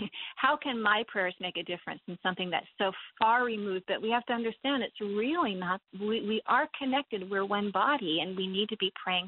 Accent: United States; as an American, my life would be very different from somebody who lived in the Middle East.

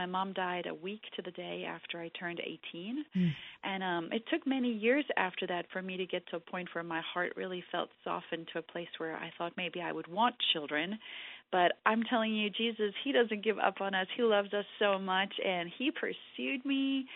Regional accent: South Africa; I was a 16-year-old gangly teenager growing up in South Africa

